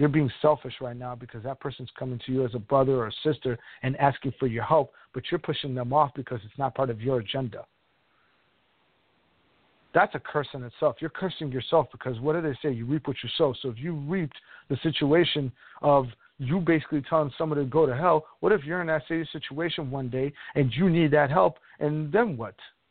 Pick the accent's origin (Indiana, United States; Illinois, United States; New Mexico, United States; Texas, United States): Illinois, United States; Chicago; I'm from Chicago. I know those West Side dopes houses.